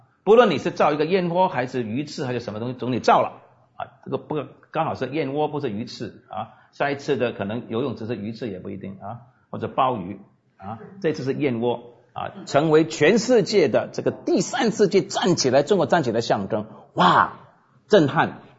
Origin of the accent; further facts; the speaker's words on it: United States; moved away; 当然我是美国人，所以我们称足球为 football